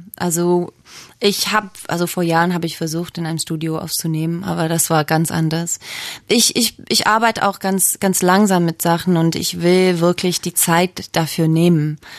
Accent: Australia; German is a second language; now in Berlin, Germany; Berlin besonders ist zu Hause jetzt für mich, aber ich bin kein Deutscherin. Also ich komme aus Australien, da sind meine Wurzeln. Ich fühle mich jetzt zu Hause und ich habe nicht vor, wegzuziehen.

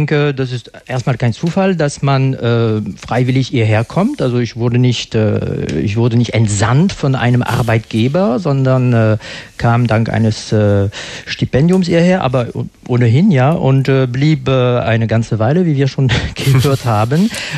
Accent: France; now in Berlin, Germany; Aber eigentlich die meisten Franzosen, dazu gehöre ich, die hier leben, finden die Stadt also viel angenehmer zu leben als in Paris

